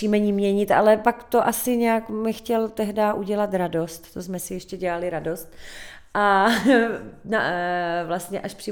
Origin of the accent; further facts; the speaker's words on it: Krnov, Moravian-Silesian Region, Czechia; born there; já jsem se narodila v Krnově a naši teda jsou ze severní Moravy.